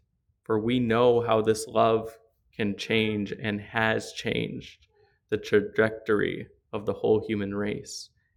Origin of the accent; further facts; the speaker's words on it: Midwest, United States; Now, like many of you, I am from the Midwest, so I know all about Midwest nice.